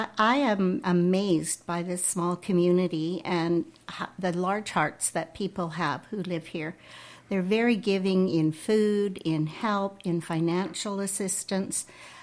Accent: Calgary, Alberta, Canada; born there; I was born in Calgary, Alberta, and my parents were working parents. I had grandparents who had been farmers and spent a great deal of time as a child on the farm in a smaller community.

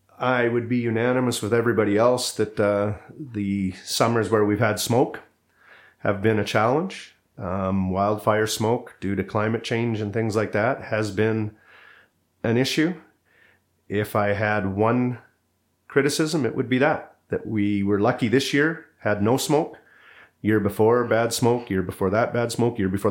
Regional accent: Campbell River, British Columbia, Canada; now in Salmon Arm, Canada; I was born and raised in Campbell River on Vancouver Island, and was there until about 1986 on and off while going to university. And the move to Salmon Arm 26 years ago, 1996, to raise my stepsons.

